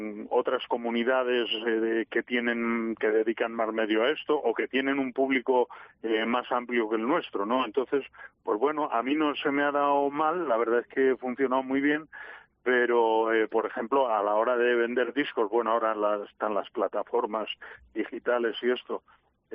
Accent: Robledo, Spain; otro pueblo diferente del mío, yo soy de Robledo.

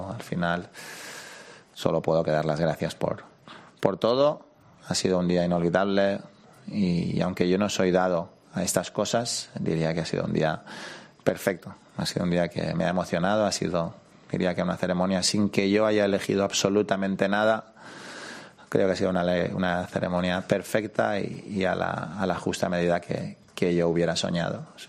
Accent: Spain; moved away as an adult; La realidad, soy español, siempre me he considerado tal y he presumido de ello

